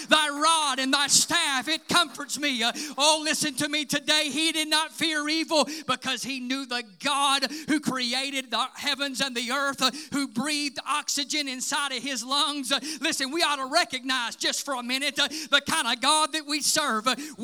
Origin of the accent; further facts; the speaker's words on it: Mississippi, United States; I know whenever my friend that I grew up with in Mississippi saw me and my wife the first time, the first year of our marriage, we were in Mississippi.